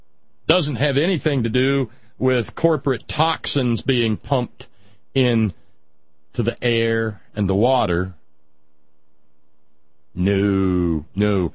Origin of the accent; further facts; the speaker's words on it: Appalachia, United States; Like I said, I'm an Appalachian, and I've got a voice.